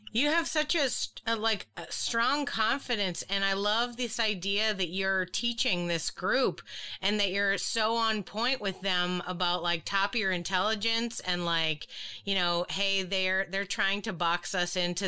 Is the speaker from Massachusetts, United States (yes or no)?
yes; Boston, Massachusetts, United States; Like I mentioned, I'm from Boston. It's a racist place.